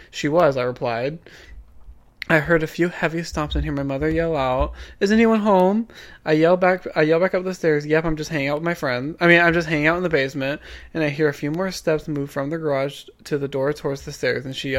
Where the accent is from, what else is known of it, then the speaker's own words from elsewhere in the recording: Iowa, United States; I am from Iowa, where the winters here get cold at night.